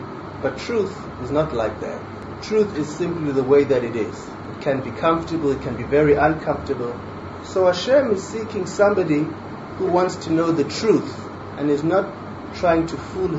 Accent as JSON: {"language": "English", "country": "Eswatini", "tie": "born or raised there", "said": "I was brought up in circumstances in Swazi royalty, Southern Africa, circumstances that were hardly conducive to becoming a Jew."}